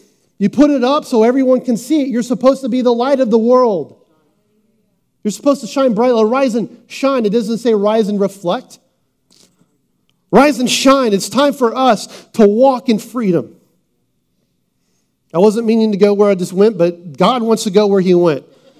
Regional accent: United States; And I'm telling you, I love being an American. I love it.

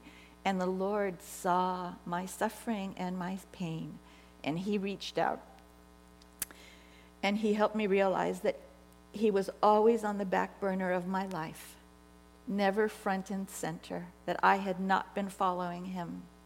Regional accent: Los Angeles, California, United States; And I grew up in the Los Angeles area, moved out here with my husband and my daughter

